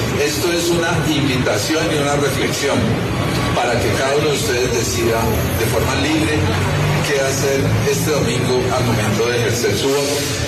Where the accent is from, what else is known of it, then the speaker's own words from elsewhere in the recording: Colombia; cada uno de nosotros como colombiano tiene al momento de ejercer su voto